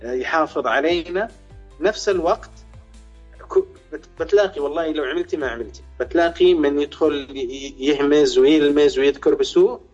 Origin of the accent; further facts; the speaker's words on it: Yemen; إحنا ميزتنا أننا غيورين اليمنيين